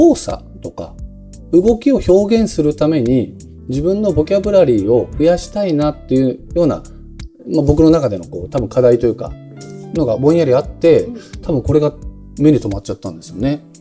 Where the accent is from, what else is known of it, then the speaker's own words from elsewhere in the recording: Nagasaki, Japan; moved away as an adult; now in Tokyo, Japan; 長崎の出身なんですけれども、高校卒業まで長崎にいて、まあ、大学進学からこっちの関東の方に、東京の方に来たというような形なんですけど、 高校まで長崎で過ごして